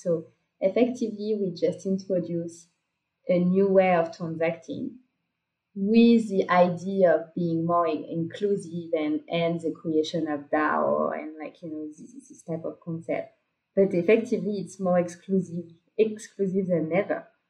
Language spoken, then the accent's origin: English; United States; English is a second language; now in abroad; I tried to buy an NFTs, let alone that I'm actually an American citizen living abroad.